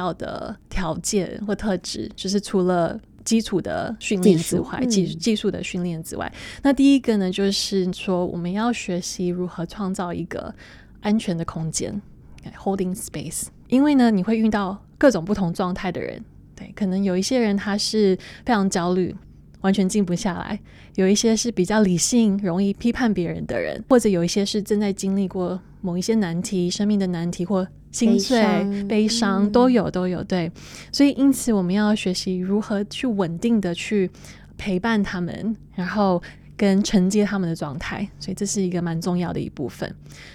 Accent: Taiwan; 然后我回到了我的故乡台湾，然后我在台湾建立了一个静心中心

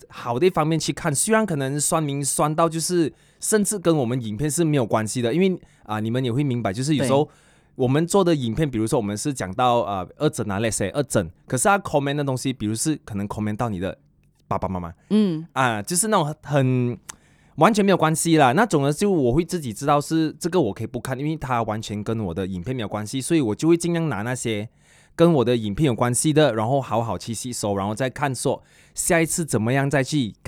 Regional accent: Kuching, Sarawak, Malaysia; 尤其是我回到我家乡，然后古晋没有那么大，所以比较多人会认到

